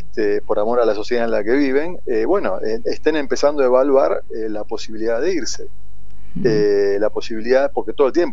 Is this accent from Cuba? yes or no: no; Argentina; tenemos que estar orgullosos como argentinos